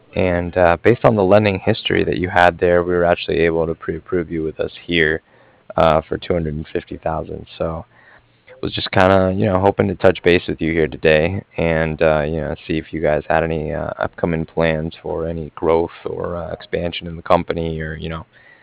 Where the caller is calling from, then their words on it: Cardiff, Wales, United Kingdom; I'm calling from Cardiff.